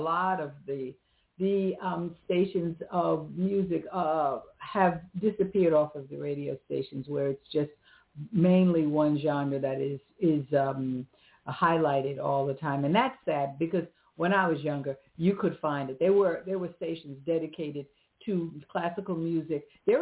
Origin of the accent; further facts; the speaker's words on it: United States; and of course being American, trying to conquer all the different languages